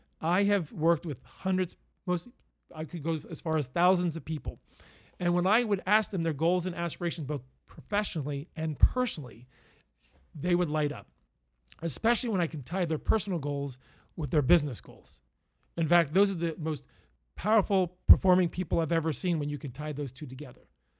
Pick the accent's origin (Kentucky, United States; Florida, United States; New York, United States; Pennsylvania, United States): Pennsylvania, United States; So if I'm talking too fast, because I am from Pennsylvania, I do apologize.